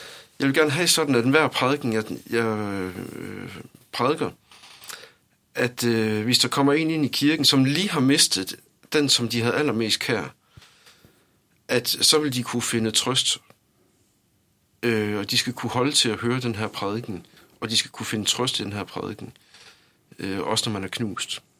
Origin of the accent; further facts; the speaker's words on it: Skjern, Central Denmark Region, Denmark; Nu er jeg selv fra Skjern her